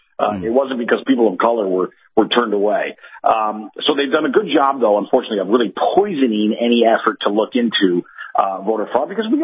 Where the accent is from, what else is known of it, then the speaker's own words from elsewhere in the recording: Chicago, Illinois, United States; But you know, regardless, look, I'm born and raised in Chicago, so you know I know a lot about voter fraud.